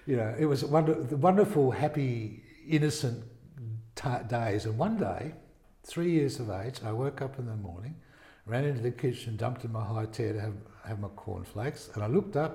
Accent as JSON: {"language": "English", "town": "Scarborough", "region": "Western Australia", "country": "Australia", "tie": "born or raised there", "said": "Well, I was raised in Scarborough when Laidlaw Street was not a sealed road. It was largely bush in those days."}